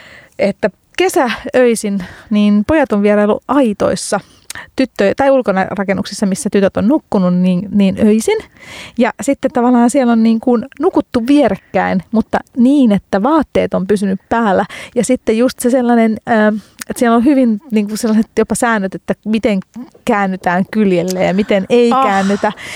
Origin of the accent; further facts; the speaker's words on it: Hungary; Finnish is a second language; now in Finland; katolisissa maissa Unkarissa, mistä mäkin olen kotoisin